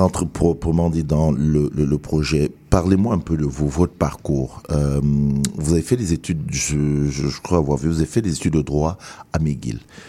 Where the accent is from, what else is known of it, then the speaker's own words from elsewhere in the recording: Cameroon; Non, moi, je suis Camerounais.